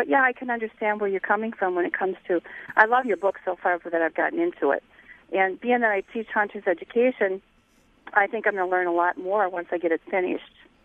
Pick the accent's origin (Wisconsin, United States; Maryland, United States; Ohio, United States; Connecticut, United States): Wisconsin, United States; Kaukauna; I grew up in Kaukauna here, in Kaukauna, Wisconsin, just, you know, a little bit north of here.